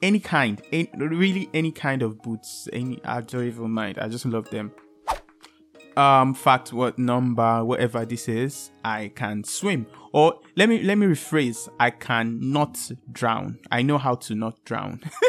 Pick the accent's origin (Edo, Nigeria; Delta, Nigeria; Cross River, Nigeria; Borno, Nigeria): Edo, Nigeria; Benin City; born there; Fact number three, I was born in Benin City, Edo State, Nigeria.